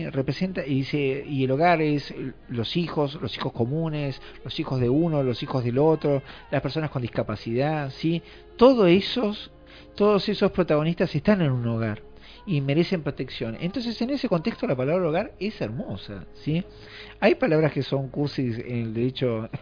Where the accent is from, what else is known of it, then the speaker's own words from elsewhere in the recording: Tandil, Buenos Aires Province, Argentina; Yo cuando me vine de Tandil vivía con mi primo Zoilo